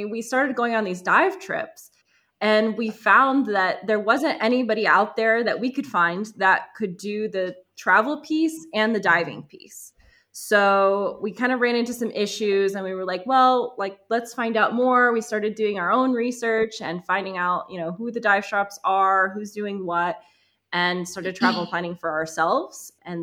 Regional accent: Costa Rica; also born or lived in Florida, United States; So I'm actually originally from Costa Rica. I was born and raised here. And my dad's from Florida, so I spent some time in Florida as well. And then I moved back.

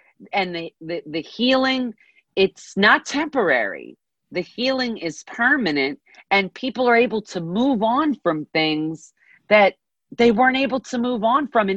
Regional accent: United States; I am a proud American, and I am not an American disser.

